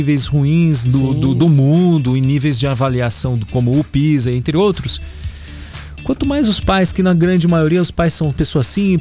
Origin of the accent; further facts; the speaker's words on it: São Paulo, Brazil; Sou de 78. Eu lembro que quando criança, na onde eu estudei, eu sou lá de São Paulo e eu estudei lá em Carapicuíba.